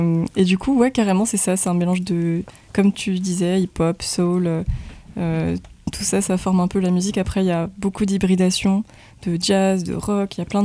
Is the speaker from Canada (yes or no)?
no; French Guiana, France; born there; je suis née en Guyane, c'est ça. Mon père est nigérien.